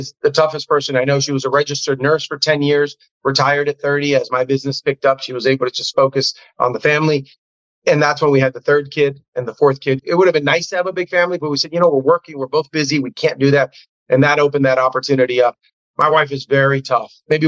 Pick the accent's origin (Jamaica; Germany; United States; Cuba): Cuba; moved away; And it's the shirt that I wore on the boat when I came from Cuba. It's the only thing I have from Cuba.